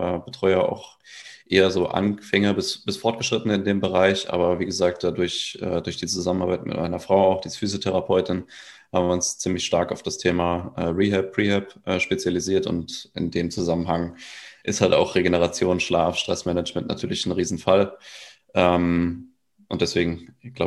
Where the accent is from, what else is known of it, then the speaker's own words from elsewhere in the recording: Giessen, Hesse, Germany; ich komme aus Gießen, Deutschland.